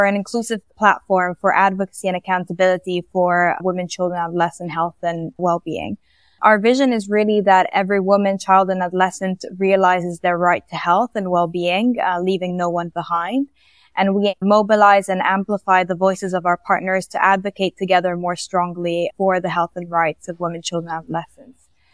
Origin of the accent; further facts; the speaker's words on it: Italy; English is a second language; now in Geneva, Switzerland; it's lovely to be with you here today in this podcast. I'm originally from Italy. I'm currently living in Geneva, Switzerland, where I work for PMNCH.